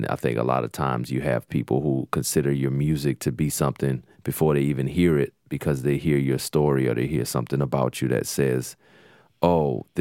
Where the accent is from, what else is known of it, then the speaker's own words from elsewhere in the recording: Kenner, Louisiana, United States; Kenner was basic, you know, it was very, very small.